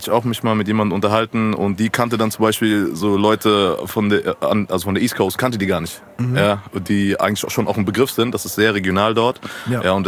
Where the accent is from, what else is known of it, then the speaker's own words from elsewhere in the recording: Mainz, Rhineland-Palatinate, Germany; born there; Nein, also ich bin in Mainz geboren. Afrikanische Wurzeln, mein Vater kommt ursprünglich aus Uganda